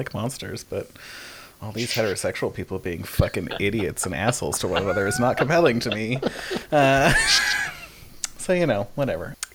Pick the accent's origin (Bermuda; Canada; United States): Canada; because like, I'm a Canadian, and so it comes up a lot.